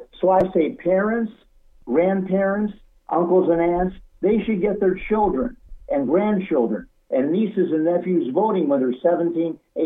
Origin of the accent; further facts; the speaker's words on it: Illinois, United States; Illinois, I'm from Illinois.